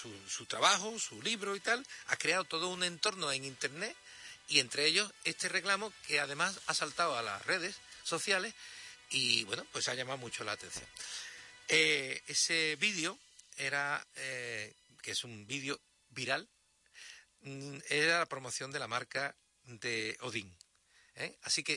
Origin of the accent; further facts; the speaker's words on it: Seville, Andalusia, Spain; siempre digo que soy un chico de barrio, he sido chico de barrio toda mi vida. Hay quien presume de ser de pueblo, yo presumo de ser de barrio. Bueno, pues yo soy del barrio de Triana